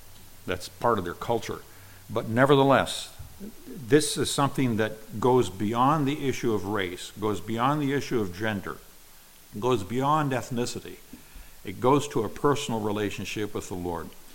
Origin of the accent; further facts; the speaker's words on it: Nigeria; I grew up in Nigeria, West Africa.